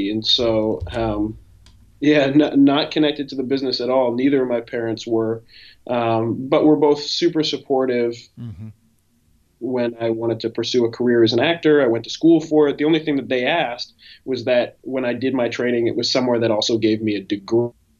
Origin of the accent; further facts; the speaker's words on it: Shawnigan Lake, British Columbia, Canada; I grew up in a very small town in British Columbia, Canada, called Shawnigan Lake. It's about 45 minutes north of the capital of the province, Victoria.